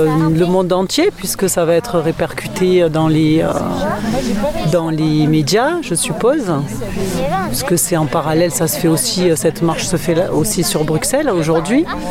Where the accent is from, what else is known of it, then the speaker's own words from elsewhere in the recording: Marseille, Provence-Alpes-Côte d'Azur, France; puisqu'on est Marseillais tous les deux